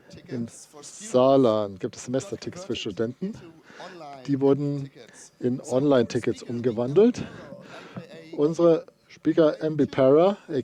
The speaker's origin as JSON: {"language": "German", "region": "Wales", "country": "United Kingdom", "second_language": "German", "lives_now": "Germany", "said": "Also, ich bin aus Wales, was im Vereinigten Königreich liegt, aber ich lebe aktuell in Deutschland."}